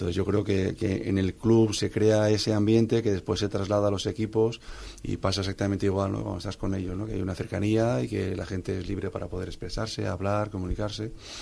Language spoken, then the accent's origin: Spanish; Calpe, Valencian Community, Spain; yo vengo de Calpe, el baloncesto en Calpe